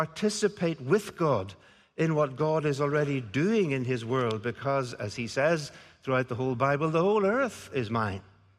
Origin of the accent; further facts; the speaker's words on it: United Kingdom; Then we're British, so we don't do that sort of thing.